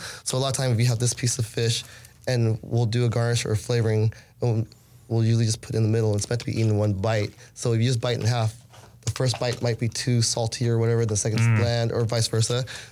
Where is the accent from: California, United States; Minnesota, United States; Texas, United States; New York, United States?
California, United States; Sacramento; that's what's really cool growing up in Sacramento and never leaving and seeing the whole food scene here change